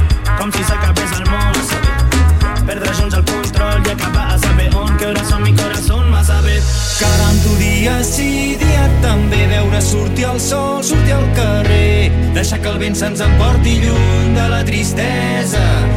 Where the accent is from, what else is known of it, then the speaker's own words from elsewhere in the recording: Terrassa, Catalonia, Spain; Quina il·lusió, perquè això soc de Terrassa.